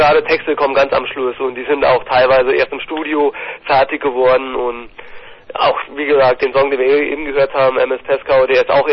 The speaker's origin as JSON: {"language": "German", "region": "Saarland", "country": "Germany", "said": "also bei uns im Saarland dann endlich mal"}